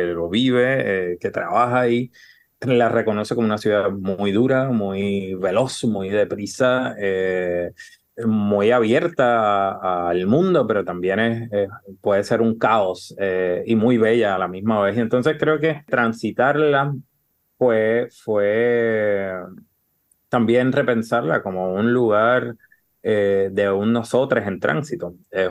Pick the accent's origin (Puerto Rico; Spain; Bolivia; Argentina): Puerto Rico; somos les puertorriqueños en tránsito constante.